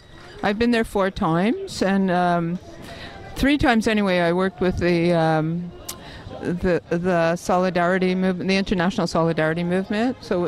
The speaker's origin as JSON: {"language": "English", "town": "Montreal", "region": "Quebec", "country": "Canada", "tie": "born or raised there", "said": "I'm 80 years old, which means, and I grew up in Montreal."}